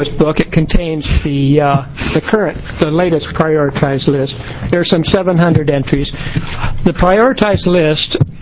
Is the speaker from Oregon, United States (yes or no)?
yes; Fall Creek, Oregon, United States; For the record … I'm from Fall Creek.